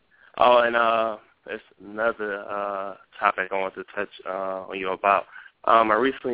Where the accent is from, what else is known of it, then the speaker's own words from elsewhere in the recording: Detroit, Michigan, United States; now in Japan; No. I'm from Detroit, but I'm calling from Japan.